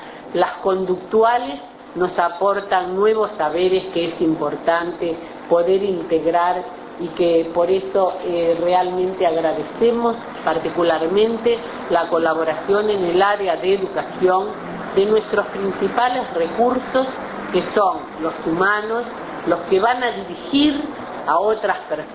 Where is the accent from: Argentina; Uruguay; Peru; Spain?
Uruguay; como uruguayas y uruguayos, vamos a querer colaborar con Paraguay